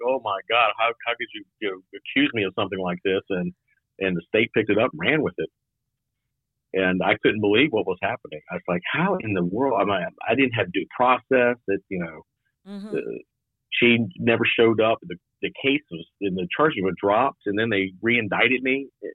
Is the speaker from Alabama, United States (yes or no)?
no; Raleigh, North Carolina, United States; I was born and raised in Raleigh.